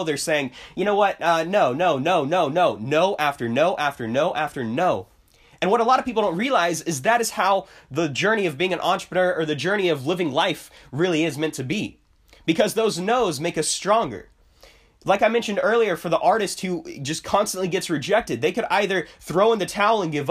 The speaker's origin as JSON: {"language": "English", "region": "Florida", "country": "United States", "said": "I'm from Florida. I'm not used to that elevation."}